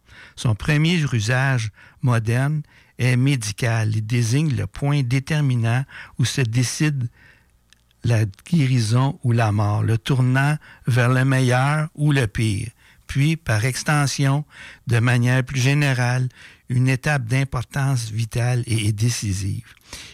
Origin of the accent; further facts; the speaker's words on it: Quebec, Canada; en France, aux États-Unis et chez nous au Québec.